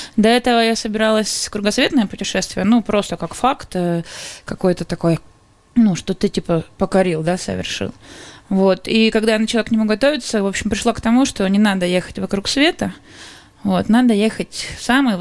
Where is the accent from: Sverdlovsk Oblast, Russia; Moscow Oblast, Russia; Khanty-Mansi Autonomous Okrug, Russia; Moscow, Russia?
Sverdlovsk Oblast, Russia; Yekaterinburg; Я из Екатеринбурга, он, конечно, большой город, но не настолько.